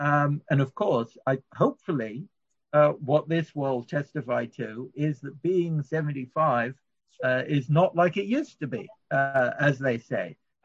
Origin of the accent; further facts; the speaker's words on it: London, United Kingdom; the house I grew up in London was 318 Whitchurch Lane.